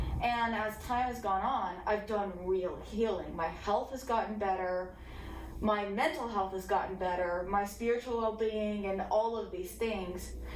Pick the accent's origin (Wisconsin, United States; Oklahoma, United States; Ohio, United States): Oklahoma, United States; Oklahoma City; So I'm from the Oklahoma City area in Oklahoma. I technically live in Edmond, Oklahoma.